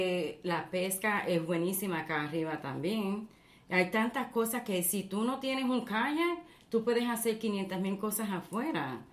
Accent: Puerto Rico; Porque en la casa nosotros hablamos español. Mi esposo es colombiano, yo soy puertorriqueña.

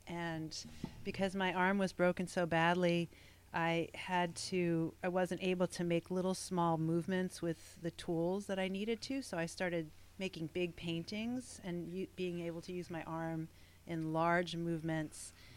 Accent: Catskill Mountains, New York, United States; also born or lived in Queens, New York City; I was born in Queens, New York City, and when I was in fifth grade, my family moved up to the Catskill Mountains, so I spent part of my childhood in the big city

